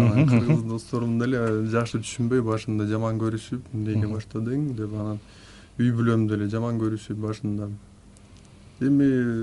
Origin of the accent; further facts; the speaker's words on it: Belovodskoye, Chuy Region, Kyrgyzstan; moved away as an adult; also born or lived in Chong-Too, Batken; now in Russia; Мен өзү Баткен шаарында Чоң Тоо деген айылда төрөлгөм. Анан 2006-жылы могу Беловский деген айылга көчүп келип, анан ошол жерде окуп, орус тилин үйрөнүп 20 жашка чыкканда анан Москвага сапар тарттым.